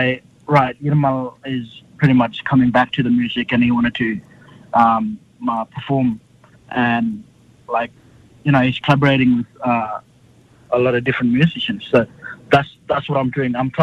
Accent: Northern Territory, Australia; when you come to the Yolngu land, we are the land owners of that country, and that's the important for me

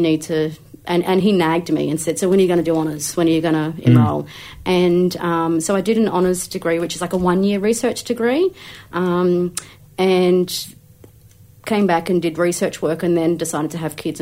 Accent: Brisbane, Queensland, Australia; I grew up in Brisbane. Our first cousins were not in Brisbane. And we were like the one Aboriginal family at our primary school and our high school

